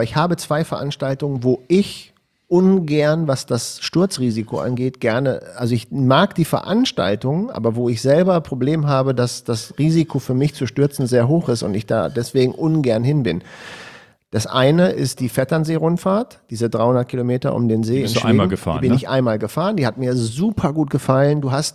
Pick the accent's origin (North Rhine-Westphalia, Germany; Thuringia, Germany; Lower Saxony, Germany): Lower Saxony, Germany; Hanover; wenn ich als Hannoveraner die Uhr danach stellen kann